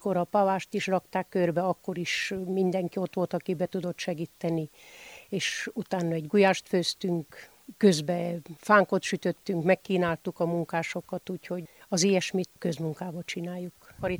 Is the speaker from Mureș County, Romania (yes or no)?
yes; Székelybós, Mureș County, Romania; Mi már itt is szoktuk meg, itt születtünk, már nem mennénk sehova.